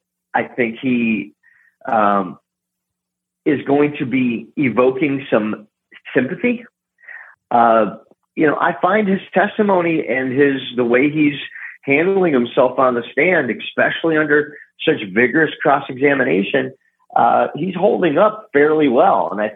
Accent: Northern United States, United States; as a Northerner, you think maybe it's a little bit contrived. I'm up here in the northern sure. part of the United States, as are you

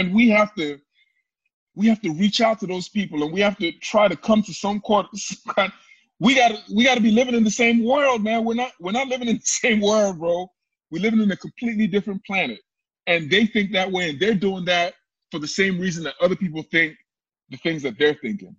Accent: Nigeria; as a Nigerian

